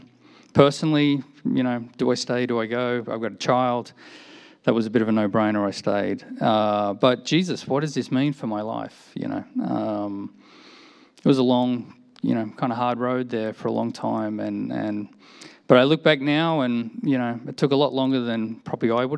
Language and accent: English; Sydney, New South Wales, Australia; So I grew up in Sydney, Australia. But sometimes referred to as the Deep South.